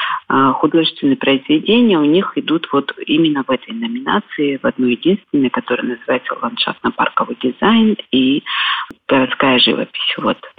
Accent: Abkhazia, Georgia; вручение проходило в Доме Москвы, в Абхазии, и на самом деле я очень рада, что именно у себя на родине я получила эту награду

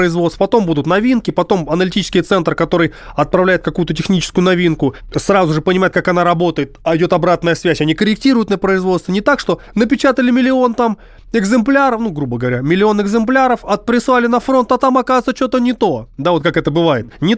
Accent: Saint Petersburg, Russia; Ну, я петербуржец, движение петербургское, и мы делаем это в Петербурге и Ленобласти.

